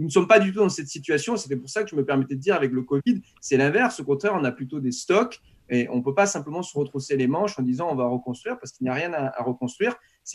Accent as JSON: {"language": "French", "country": "France"}